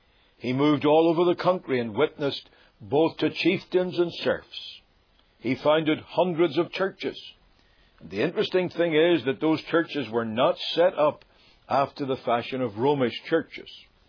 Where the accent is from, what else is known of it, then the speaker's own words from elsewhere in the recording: Ireland; Now, I hail from Ireland, and that makes Patrick of special interest to me.